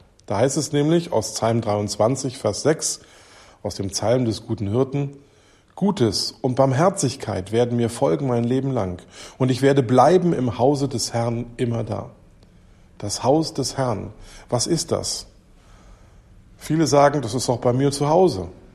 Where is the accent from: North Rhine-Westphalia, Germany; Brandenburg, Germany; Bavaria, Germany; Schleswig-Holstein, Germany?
Schleswig-Holstein, Germany; also born or lived in Berlin / Baden-Württemberg; Ich bin in Berlin geboren, da leben auch meine Eltern. Irgendwie ist das schon ein großes Zuhause für mich. Aber aufgewachsen bin ich in Schleswig-Holstein. Mein Abi habe ich dann wieder in Berlin gemacht, wie auch meine Ausbildung.